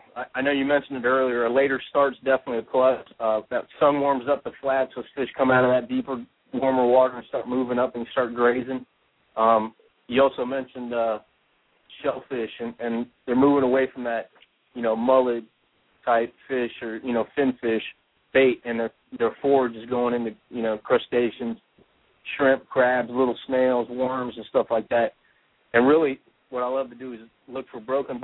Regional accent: Florida, United States; born and raised in Florida, and grew up around fishing, Keys and in Miami area, South Florida

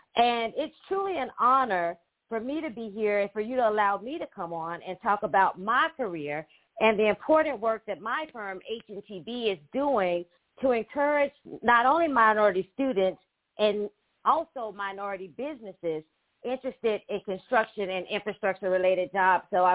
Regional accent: Hillsborough, Alabama, United States; I'm from Hillsborough, Alabama, and I'm sure most people don't know anything about Hillsborough, Alabama. It's actually a small town of only about 600 people in population.

